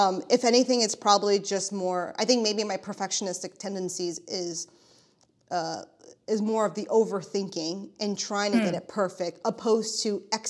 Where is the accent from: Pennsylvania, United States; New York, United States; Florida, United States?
New York, United States; Staten Island; So I'm originally from Staten Island. I grew up in Staten Island